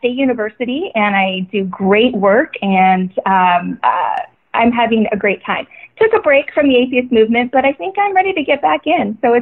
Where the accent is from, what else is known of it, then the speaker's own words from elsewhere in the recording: Iowa, United States; there's an opportunity to reconnect with people I used to know here, because I'm from Iowa